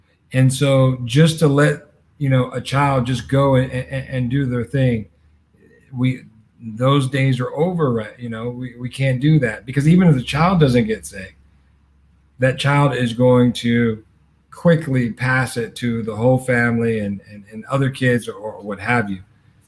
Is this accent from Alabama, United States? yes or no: yes; Alabama, United States; I grew up in Alabama in the South, right? There wasn't any traffic. We had more dirt roads than paved ones.